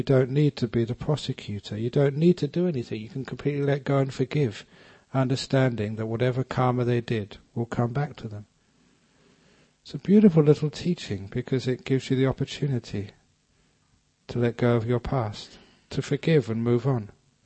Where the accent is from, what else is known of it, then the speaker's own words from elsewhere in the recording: London, United Kingdom; also born or lived in Thailand; It meant that no longer would I identify myself as being a Londoner, or even being English.